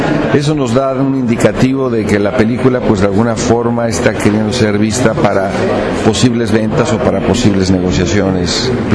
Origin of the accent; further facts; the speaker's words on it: Mexico; A nosotros como mexicanos nos llaman mucho, mucho la atención.